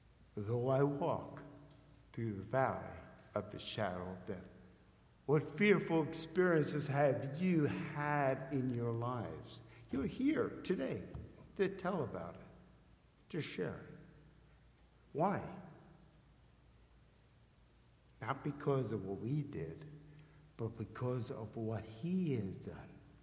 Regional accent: Connecticut, United States; they said, what's a Connecticut Yankee? I came from Connecticut.

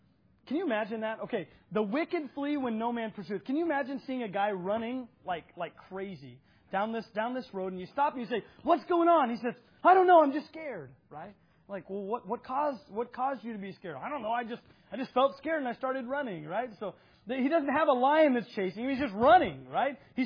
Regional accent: Oklahoma, United States; All right, yeah, I'm from Oklahoma. We don't even know, so we just make up stuff.

